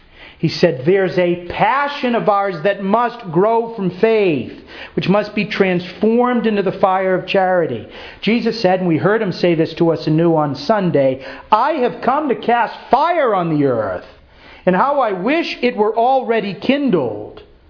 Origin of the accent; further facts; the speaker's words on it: Fall River, Massachusetts, United States; Where are you from, Bob? Cleveland. I'm from Fall River.